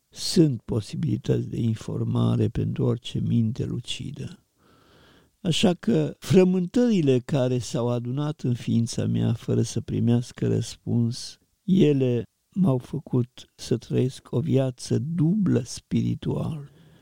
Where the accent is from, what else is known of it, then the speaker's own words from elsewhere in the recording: Ipotești, Suceava County, Romania; Și între Suceava și Ipotești, satul meu natal, era un câmp, câmp destinat experiențelor agricole.